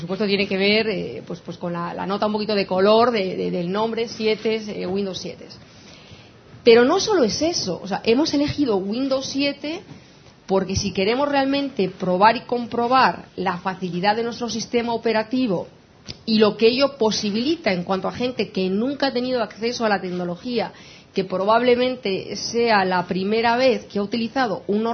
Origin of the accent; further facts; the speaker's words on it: Asturias, Spain; porque yo soy de esas tierras, soy asturiana